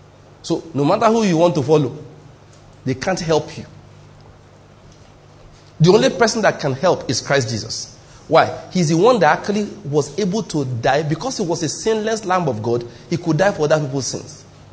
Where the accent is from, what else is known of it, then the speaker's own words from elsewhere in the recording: Ondo, Nigeria; I was born in Ondo State, raised up there.